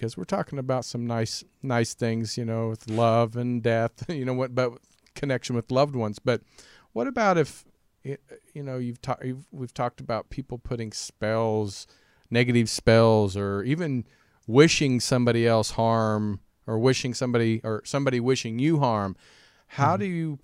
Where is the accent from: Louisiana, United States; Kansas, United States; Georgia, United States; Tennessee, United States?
Kansas, United States; but I know when I grew up in Kansas, Midwest, when someone passed away, everybody brought food. All the neighbors in town, I mean, it was a small town, about 300 people